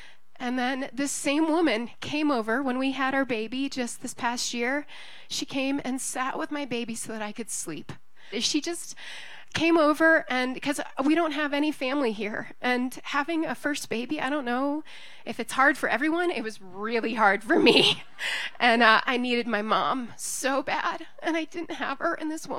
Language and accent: English; Hollywood, California, United States; And I came from Hollywood, so I knew what the Hollywood expectation was